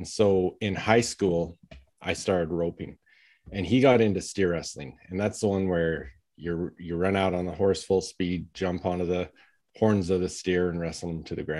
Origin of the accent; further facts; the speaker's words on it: Alberta, Canada; growing up in Southern Alberta, I grew up on a farm and I really followed my brother's footsteps my entire life.